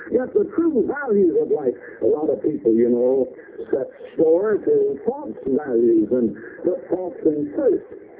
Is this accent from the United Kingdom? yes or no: no; Iowa, United States; also born or lived in Illinois; So I have lived in Illinois as well as Iowa. I was born and raised in Iowa, Lincoln 52 School in Iowa.